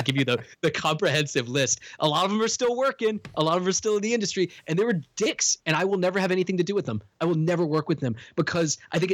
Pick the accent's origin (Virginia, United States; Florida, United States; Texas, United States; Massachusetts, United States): Virginia, United States; that guy's from Kentucky and I'm from Virginia.